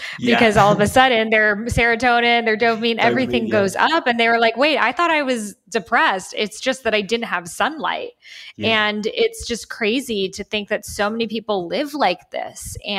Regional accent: Boston, Massachusetts, United States; now in Miami, United States; growing up in Boston, which is very cold and wintry all the time, I just like knew in my bones, I'm like, I am not supposed to be here.

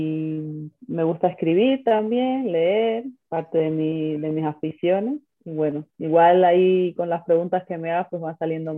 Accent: Cuba; moved away as an adult; now in Madrid, Spain; soy cubana, como muchas de tus otras entrevistadas, pero vivo en Madrid hace 11 años ya. Vine para España cuando estaba en mitad de la carrera.

